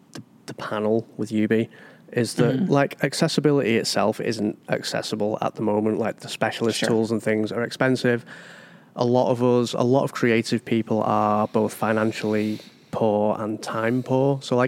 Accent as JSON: {"language": "English", "town": "Manchester", "region": "North West England", "country": "United Kingdom", "said": "from Manchester in the UK."}